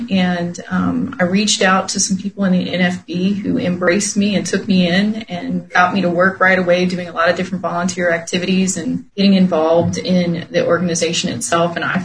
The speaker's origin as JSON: {"language": "English", "region": "Ohio", "country": "United States", "tie": "born or raised there", "said": "away from my home state, away from my family, in a whole nother place I've never been to. Hadn't really traveled too much outside of the state of Ohio on my own"}